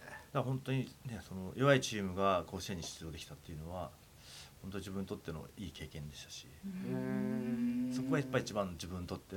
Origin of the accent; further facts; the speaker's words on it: Narashino, Chiba, Japan; 千葉県の僕はあの千葉県習志野高校という高校出身なんですけども